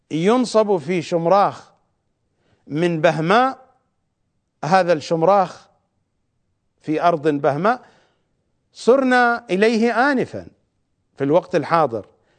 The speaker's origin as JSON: {"language": "Arabic", "country": "Iraq", "accent": "Iraqi", "said": "بالضبط نحن في لهجتنا العراقية نقول سربوت"}